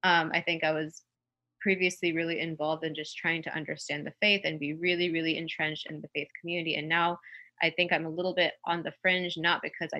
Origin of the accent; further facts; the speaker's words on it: Minnesota, United States; born there; also born or lived in Ohio / California / Texas / Florida; So I actually grew up in several different states. I was born in Minnesota. I lived in Ohio and then California and then Texas and then Florida and back to Texas.